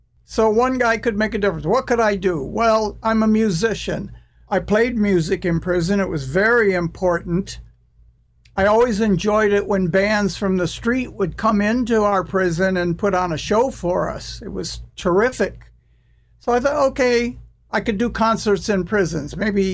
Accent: United States; You do this in England, you're British, but I'm an American.

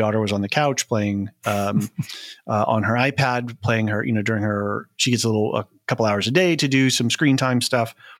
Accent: United States; Hi, I'm an American.

